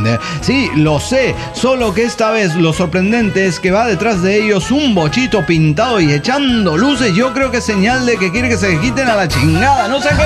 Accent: La Falda, Córdoba, Argentina; de la Falda Córdoba, Argentina.

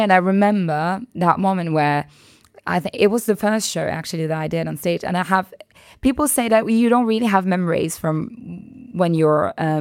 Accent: Le Havre, Normandy, France; English is a second language; Because I come from Le Havre, a small town in Normandy.

